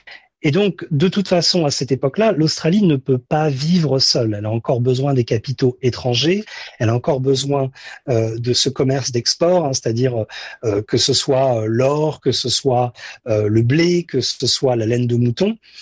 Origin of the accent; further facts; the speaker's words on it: France; surtout en tant que Français, on pense voilà, un pays est autonome et souverain.